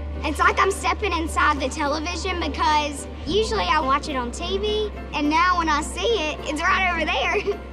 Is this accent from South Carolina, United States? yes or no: yes; Easley, South Carolina, United States; Easley, South Carolina.